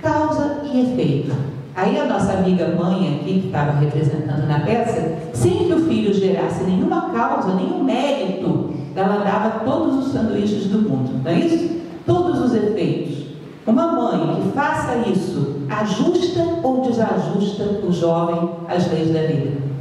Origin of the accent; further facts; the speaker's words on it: Brasília, Federal District, Brazil; Eu sou de Brasília, vocês sabem.